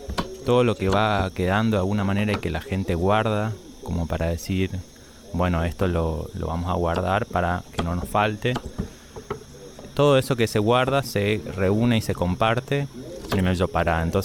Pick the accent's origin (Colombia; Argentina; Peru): Argentina; San Pedro, Misiones; soy de San Pedro Misiones